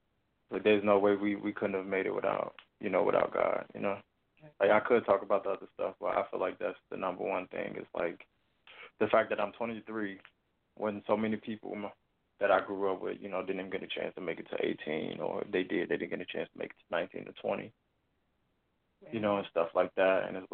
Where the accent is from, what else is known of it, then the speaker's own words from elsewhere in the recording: Chicago, Illinois, United States; You know, growing up in Chicago, being around what we was around